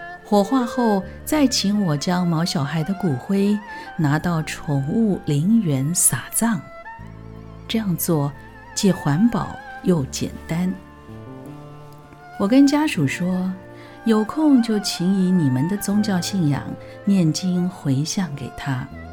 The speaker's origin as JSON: {"language": "Chinese", "region": "Yilan County", "country": "Taiwan", "said": "我们宜兰人重情义也重信用"}